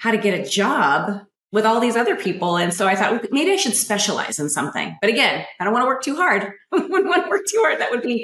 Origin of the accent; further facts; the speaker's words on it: Idaho, United States; I'm originally from North Idaho, Eastern Washington area.